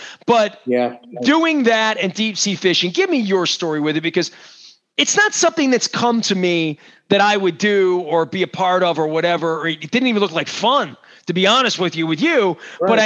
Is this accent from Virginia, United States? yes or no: no; Maryland, United States; Literally, we grew up together in Berkshire in Colgate.